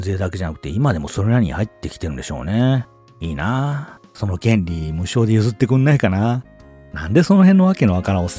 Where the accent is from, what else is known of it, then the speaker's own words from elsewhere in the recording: Yokohama, Kanagawa, Japan; also born or lived in Yokosuka; 横須賀生まれの横浜育ちですから、どうしてもね、そっち方面の横浜横須賀あたりの … 的な訛りがね、ついつい口に出ることも、これまた否定できないことですわな。